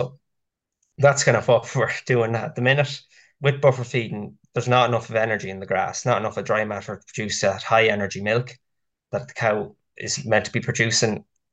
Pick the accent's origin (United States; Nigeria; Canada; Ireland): Ireland; Trim, Leinster; So, well, I'm from Trim, County Meath, so South County Meath. Grew up on the farm here with my father, mother and two brothers.